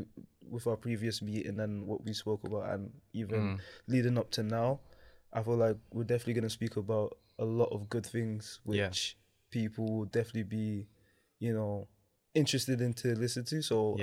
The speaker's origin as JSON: {"language": "English", "region": "London", "country": "United Kingdom", "tie": "born there", "said": "But I was born here in North London."}